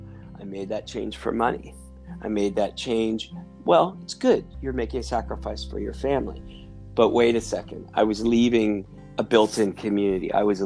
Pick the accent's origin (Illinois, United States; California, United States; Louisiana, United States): California, United States; I was raised in Marin County in the 70s. Think peacock feathers, hot tubs, lots of marijuana.